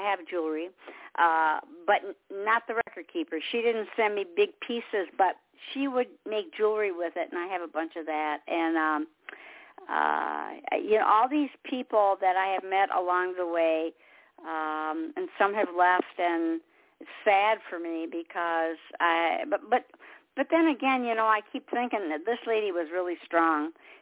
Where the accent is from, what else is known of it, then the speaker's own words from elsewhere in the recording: Detroit, Michigan, United States; now in South Carolina, United States; But I was originally from Detroit. You know, Motown. I was from Detroit. Mm-hmm. That's where I was born and raised, and went to beauty school there